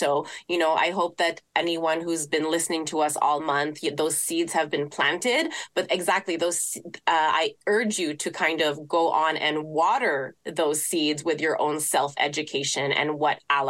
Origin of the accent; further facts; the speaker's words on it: Philippines; Like as a Filipino, I do recognize I come from a marginalized community in many ways.